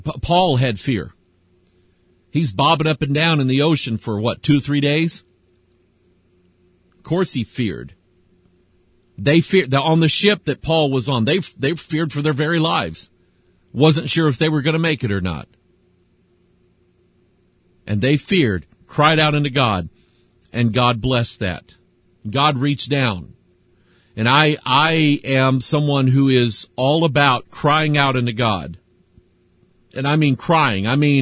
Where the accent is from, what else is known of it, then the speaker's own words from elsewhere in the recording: United States; I am an American. I have the right and the freedom to say things like that.